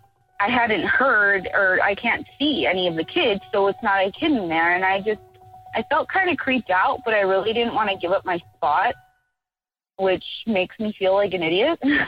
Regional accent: Miami, Florida, United States; now in Austin, United States; We're originally from Florida, Miami, Florida.

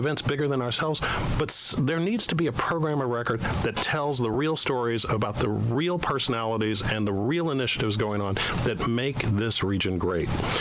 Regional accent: Detroit, Michigan, United States; born there; now in Sacramento, United States; And I was born in Detroit, Michigan, so I know how bad Detroit has been.

